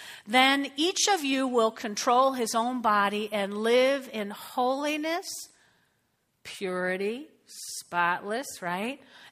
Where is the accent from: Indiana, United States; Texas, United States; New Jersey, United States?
New Jersey, United States; So I grew up in North Jersey, lots of Italians